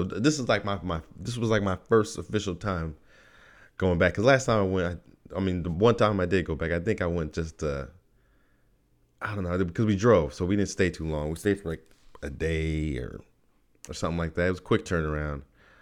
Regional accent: Idaho, United States; moved away as an adult; now in California, United States; I grew up in Idaho, but no, I went out there, haven't been in a while, man.

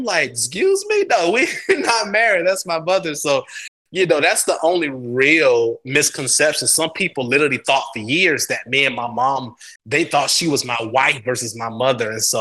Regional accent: North Macedonia; Remember how I mentioned that, you know, I grew up in Macedonia.

